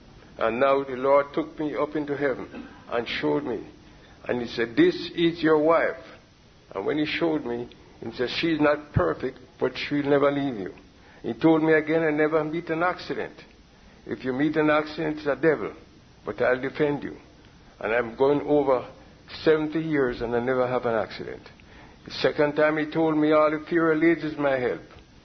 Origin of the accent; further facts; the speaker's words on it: Jamaica; And the men on the job didn't respond to me because I'm from Jamaica.